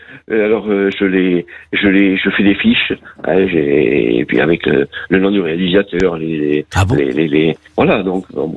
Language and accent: French; Bergerac, Nouvelle-Aquitaine, France; Moi, je suis originaire de Bergerac, hein.